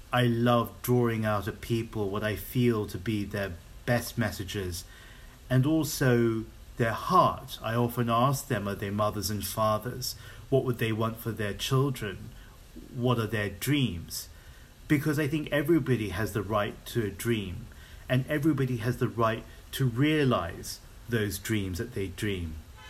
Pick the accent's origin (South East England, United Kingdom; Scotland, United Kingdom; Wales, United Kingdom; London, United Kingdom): London, United Kingdom; I was born in London. I grew up there as well. My parents are from Hong Kong, my father, and my mother has a background in Indonesia, Malaysia, and Singapore.